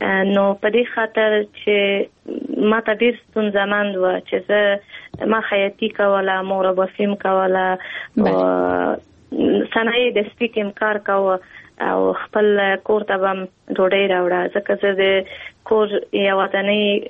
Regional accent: Kabul, Afghanistan; په کابل کې زیږیدلی یم په کابل کې لویه شوی یم

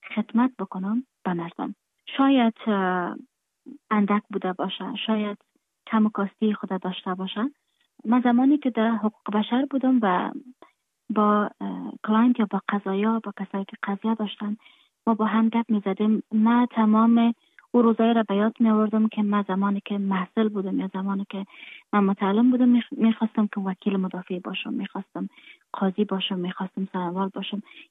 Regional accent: Afghanistan; moved away; صادقانه برتون بگویم من در خارج هستم، خارج از افغانستان هستم

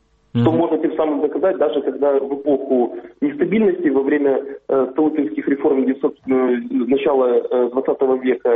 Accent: Ukraine; точно так же я украинец, где-то у меня есть российская кровь, в том числе русская кровь.

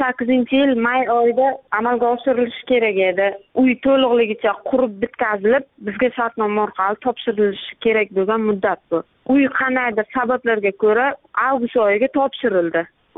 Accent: Angor, Surxondaryo Region, Uzbekistan; born there

